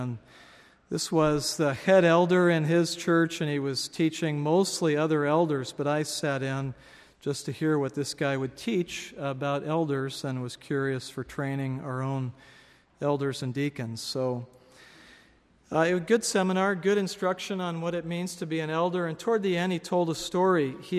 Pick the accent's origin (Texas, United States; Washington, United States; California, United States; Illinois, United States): Washington, United States; Seattle; When I travel now, people find out I'm from Seattle